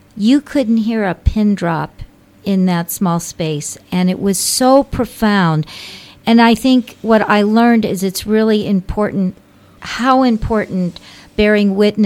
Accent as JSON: {"language": "English", "town": "St. Louis", "region": "Missouri", "country": "United States", "tie": "born or raised there", "said": "I grew up in St. Louis, Missouri."}